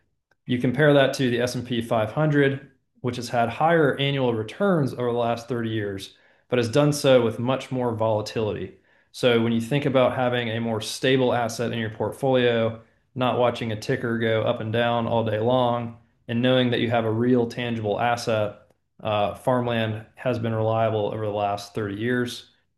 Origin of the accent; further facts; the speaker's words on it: Kentucky, United States; As I mentioned, I'm from Kentucky.